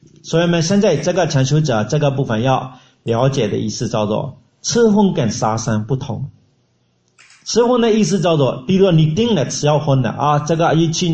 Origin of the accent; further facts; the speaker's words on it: Myanmar; Chinese is a second language; 我们缅甸人是对巴利特地学的就对的啦